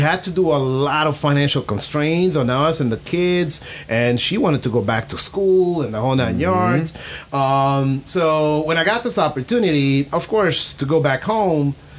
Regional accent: Angola; moved away; I was invited to go back to banking in my home country of Angola

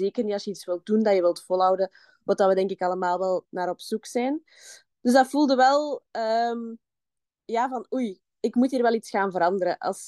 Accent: Belgium; Ik ben, zoals je kan horen, kom ik uit België.

